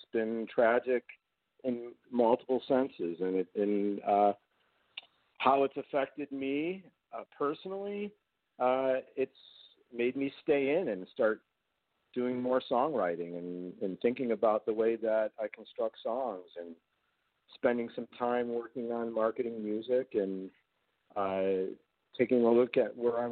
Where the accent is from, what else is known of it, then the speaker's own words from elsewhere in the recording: Arlington Heights, Illinois, United States; also born or lived in North Carolina; Well, I grew up in the Chicago area, the north suburbs. I grew up in a town called Arlington Heights, and I went to a high school called Buffalo Grove High School.